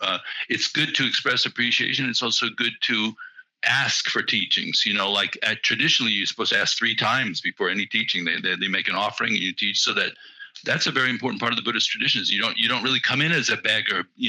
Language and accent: English; New York City, New York, United States; And I'm very ornery. I'm from New York City. I'm a really crusty, cynical person